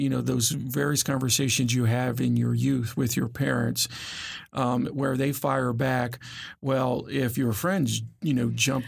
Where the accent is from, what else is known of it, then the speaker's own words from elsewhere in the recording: Northern US, United States; you're from the South. I'm from the North.